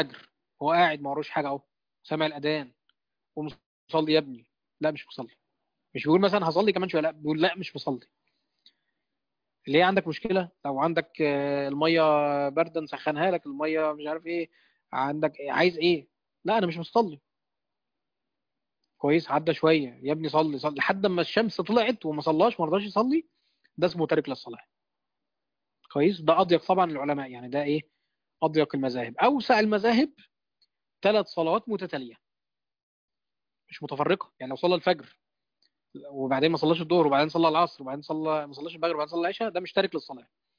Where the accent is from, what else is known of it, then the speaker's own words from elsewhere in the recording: Egypt; now in Saudi Arabia; يعني بالذات عندنا في مصر، يعني يعني انتوا عارفين هنا مثلا، انا في السعوديه، انا عايش في السعوديه